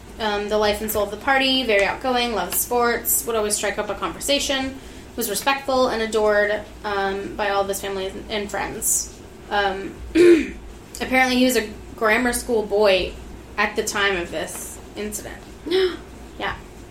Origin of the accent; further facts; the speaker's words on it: the South, United States; I mean, same, but only because I'm from the South.